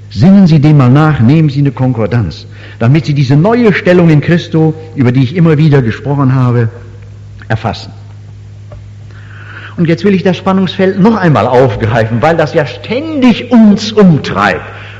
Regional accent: Korbach, Hesse, Germany; Ich habe nach Hause an meine Heimatstadt Korbach gedacht, an meine Mutter, die da war.

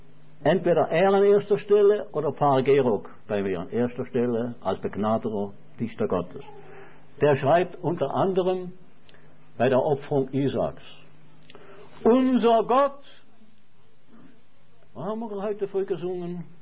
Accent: Switzerland; das sage ich mal als Schweizer

